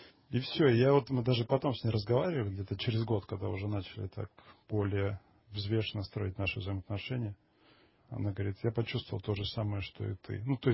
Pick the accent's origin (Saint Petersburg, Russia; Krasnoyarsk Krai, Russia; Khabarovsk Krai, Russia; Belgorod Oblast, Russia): Belgorod Oblast, Russia; now in Moscow, Russia; Но потом приехал в Москву, я сам же из Белгородской области.